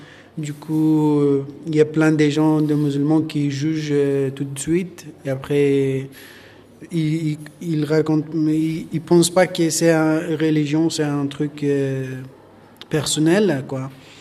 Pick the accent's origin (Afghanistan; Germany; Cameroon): Afghanistan; French is a second language; now in France; que je me sens directement en danger en Afghanistan. Du coup, je suis parti d'Afghanistan.